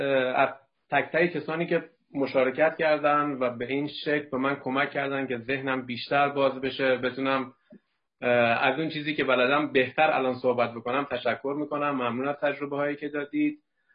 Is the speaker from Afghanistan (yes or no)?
no; Karaj, Alborz, Iran; moved away as an adult; now in Sweden; من چیزی حدود 9 سال از پاکیم تو ایران بودم، تو کرج بودم، خدمتگزار گروه ها، کمیته شهری، ناحیه بودم، ولی خب الان حدود 8 سالم هست از ایران دور شدم، اومدم سوئد